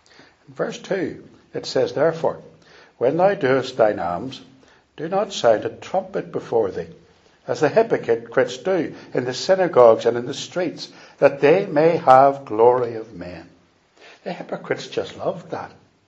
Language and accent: English; Bangor, United Kingdom; When I was a teenager, growing up in Bangor